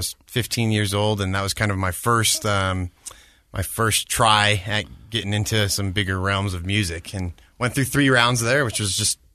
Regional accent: Orem, Utah, United States; also born or lived in Bellevue, Washington; so I was born in Bellevue, Washington, just out of Seattle. And I grew up in Orem, but my family is originally from Hawaii

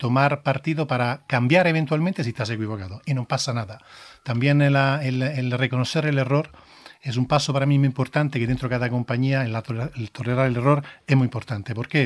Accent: Italy; y lo digo no porque soy italiano

